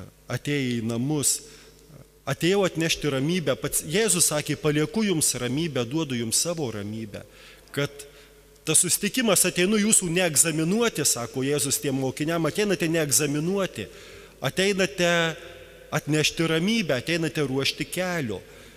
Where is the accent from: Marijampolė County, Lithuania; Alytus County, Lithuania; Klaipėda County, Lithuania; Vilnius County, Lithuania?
Marijampolė County, Lithuania; Kybartai; mano tėviškėje Kybartuose